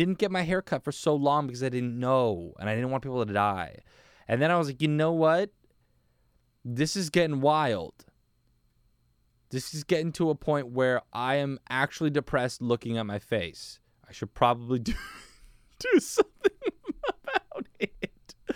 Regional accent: United States; but at least for me as American, like sometimes I think of places and I'm like, oh yeah, like I really want to go to Italy

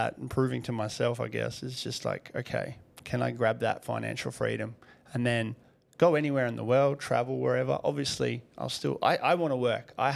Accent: Russia; Like I come from Russia. We come from nothing.

